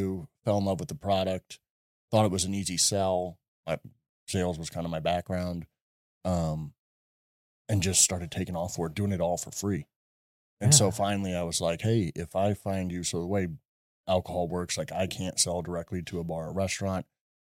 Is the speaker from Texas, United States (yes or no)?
no; Wentzville, Missouri, United States; now in Denver, United States; I grew up in Wentzville, Missouri, right a suburb outside of St. Louis. We, just like everybody, I want to get out of St. Louis. I want to go to a bigger city.